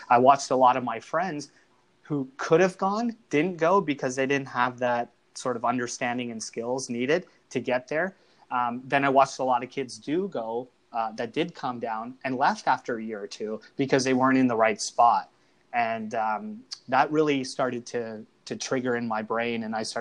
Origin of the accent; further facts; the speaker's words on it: Kingston, Ontario, Canada; I'm born and raised in Kingston, Ontario, so spent a lot of time traveling to Ottawa, Montreal, Toronto.